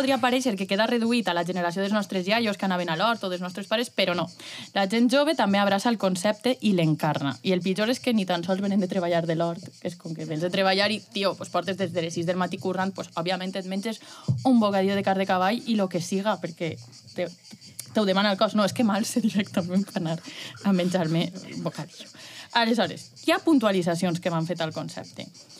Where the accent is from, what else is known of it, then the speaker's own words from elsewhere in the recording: Valencian Community, Spain; perquè sóc home, perquè sóc valencià.